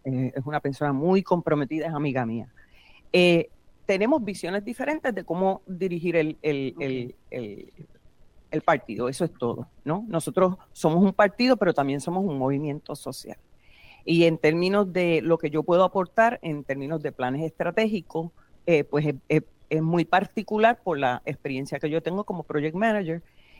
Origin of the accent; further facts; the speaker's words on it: Guayama, Puerto Rico; yo soy natural de Guayama, fui candidata del distrito de Humacao